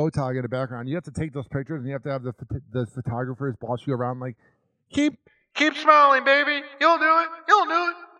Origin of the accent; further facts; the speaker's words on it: Chicago, Illinois, United States; I'm a real big fan of the NFL. I'm from Chicago, but I'm pretty much in purgatory when it comes to, I don't really root for the Bears.